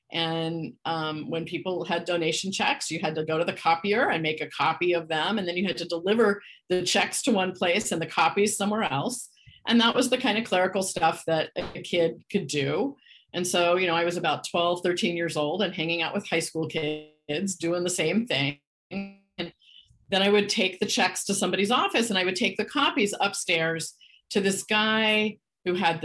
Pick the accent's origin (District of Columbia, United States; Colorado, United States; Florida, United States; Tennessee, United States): District of Columbia, United States; Washington; And I grew up in Washington, DC area.